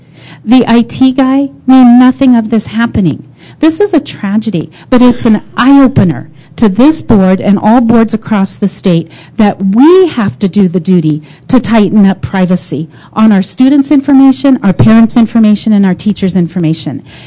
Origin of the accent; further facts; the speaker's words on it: Pueblo, Colorado, United States; from Pueblo.